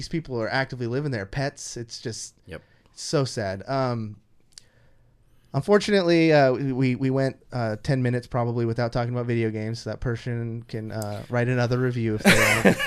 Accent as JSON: {"language": "English", "town": "Rio Linda", "region": "California", "country": "United States", "tie": "born or raised there", "said": "I grew up in Rio Linda in a pretty big old house, with my family."}